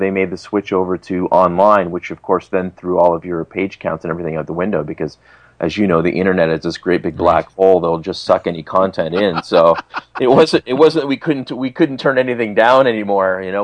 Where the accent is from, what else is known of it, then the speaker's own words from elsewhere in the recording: Brantford, Ontario, Canada; in my hometown of Brantford.